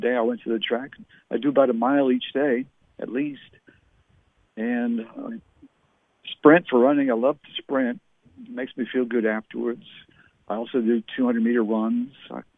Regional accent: Canada; born there; My parents were English. I was born in Canada, so I never did learn to speak like they did, you see. Yes, I have an English accent.

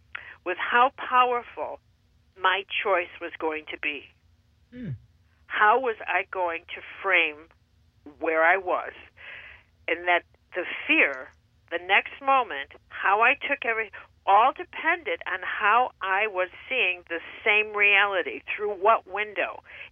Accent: Chicago, Illinois, United States; And I said, that's not possible because I'm from Chicago, and people like me, we don't live on farms.

